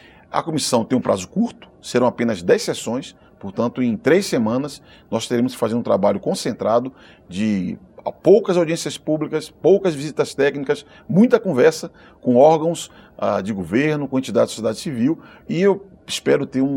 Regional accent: São Paulo, Brazil; lá do meu estado, o estado de São Paulo

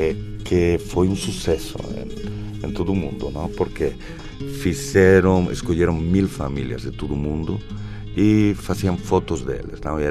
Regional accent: Madrid, Community of Madrid, Spain; Eu morei minha vida inteira em Madrid

